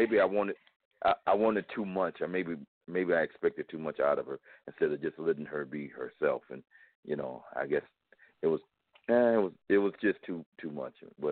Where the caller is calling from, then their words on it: Dazzle, South Carolina, United States; I'm calling from South Carolina. I'm calling like 45 miles outside of Columbia, South Carolina, a little hick, little place called Dazzle, South Carolina.